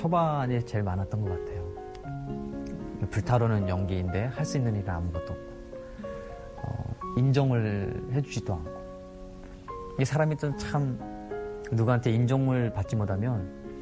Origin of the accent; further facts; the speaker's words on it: North Korea; born there; 내가 북한에서 태어났나라는 첫째 절망. 그때부터는 이제 나는 왜 북한에서 태어났을까